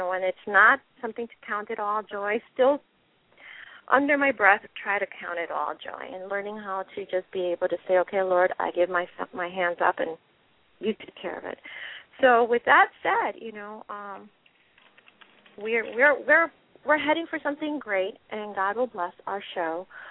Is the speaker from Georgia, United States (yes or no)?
no; Bronx, New York, United States; now in California, United States; I'm from the Bronx, now live in California, Cali.